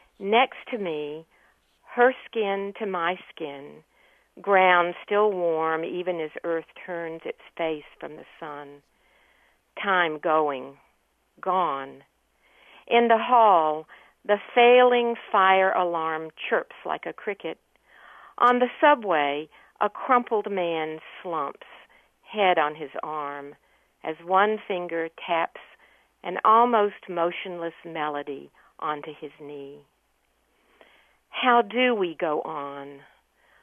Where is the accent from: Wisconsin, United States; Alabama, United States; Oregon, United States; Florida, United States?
Alabama, United States; So I'm originally from Alabama. I'm still very closely tied to that region.